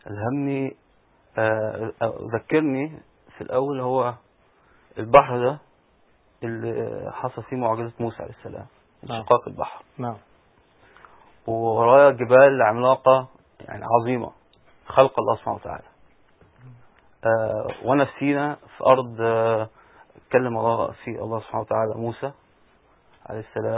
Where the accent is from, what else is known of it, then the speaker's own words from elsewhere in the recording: Alexandria, Alexandria Governorate, Egypt; أنا كندي إيطالي الجنسية، متربي في اسكندرية، كنت في مدرسة أمريكية